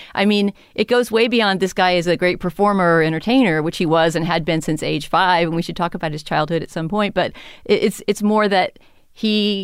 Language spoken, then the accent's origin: English; San Antonio, Texas, United States; But also, at least where I grew up in San Antonio, Texas, it was not easy to see silent movies